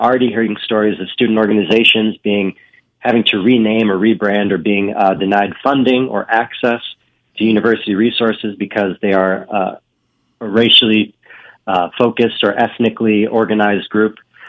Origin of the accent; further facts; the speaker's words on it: Milwaukee, Wisconsin, United States; now in Texas; so I'm not originally from Texas, I'm from Wisconsin. And growing up, Wisconsin, Milwaukee, where I grew up, is very racially segregated in terms of neighborhoods.